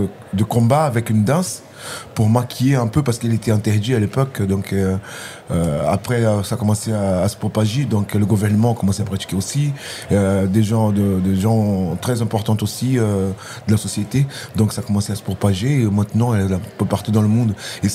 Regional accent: Rio de Janeiro, Brazil; French is a second language; c'est Rio de Janeiro, pour moi, je viens de Rio.

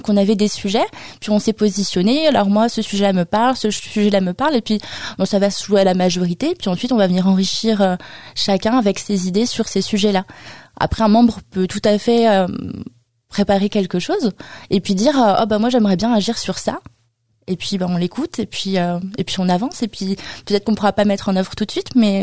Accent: Château-du-Loir, Pays de la Loire, France; À titre d'exemple, moi je suis de Château-du-Loir.

